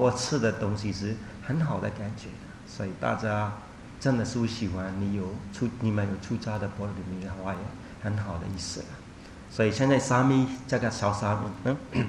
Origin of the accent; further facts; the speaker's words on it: Myanmar; 我们缅甸人包袈裟有看过吗？